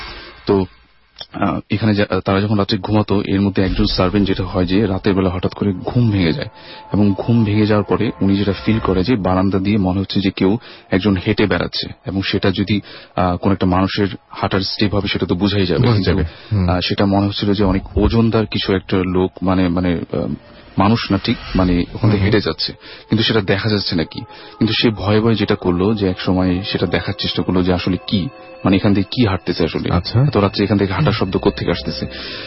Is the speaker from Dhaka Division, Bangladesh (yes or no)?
yes; Dhaka, Dhaka Division, Bangladesh; পুরান ঢাকা থেকে এসেছি।